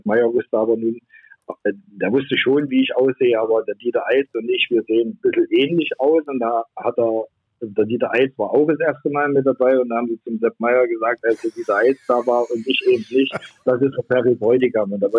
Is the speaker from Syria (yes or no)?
no; Altenburg, Thuringia, Germany; moved away as an adult; als ich damals aus meinem Heimatort Altenburg